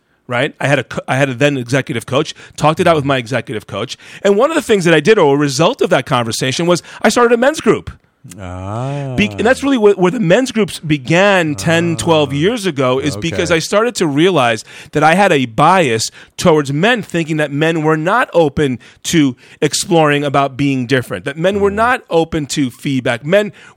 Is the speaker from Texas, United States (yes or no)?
no; New York, United States; I'm a New Yorker, even though I was living in Colorado at the time.